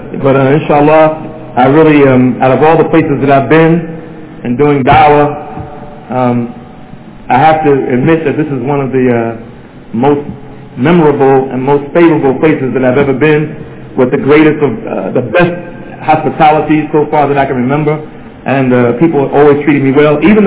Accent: United States; Those are the type of questions I can ask because I'm from America.

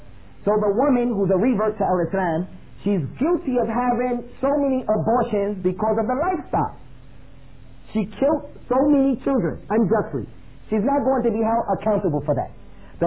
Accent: United States; But growing up in America, we have no respect for authority.

